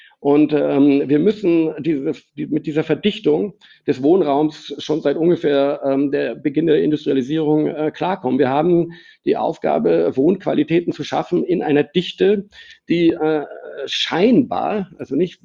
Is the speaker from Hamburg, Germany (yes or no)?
yes; Hamburg, Germany; Als Hamburger kann ich sagen, Hamburg ist da ganz anders.